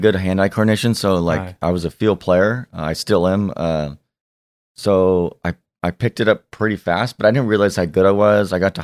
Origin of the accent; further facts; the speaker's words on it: San Diego, California, United States; I grew up in San Diego. And then I went to Long Beach State. Still live in Long Beach.